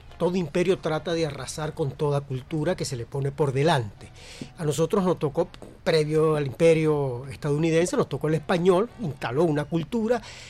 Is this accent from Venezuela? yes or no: yes; Venezuela; nos ha hecho como venezolanos, nos ha hecho con esa diversidad de americanos caribeños, del norte, del sur de América